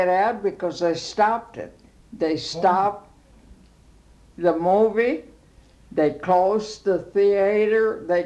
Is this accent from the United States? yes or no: yes; Raymondville, Texas, United States; born there; I was born in Raymondville, Texas, county of Willacy County.